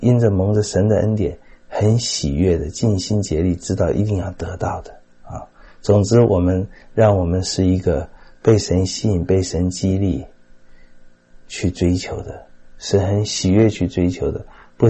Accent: China; 我们中国人

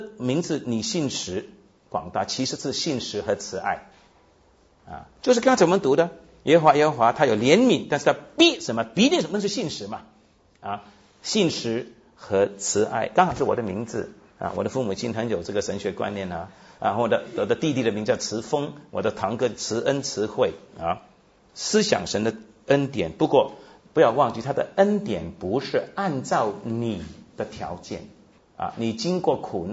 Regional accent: United States; 那我是从美国来的，我是北美华人啊，我来了新加坡、马来西亚已经有十多年了。第一次来是1992年，

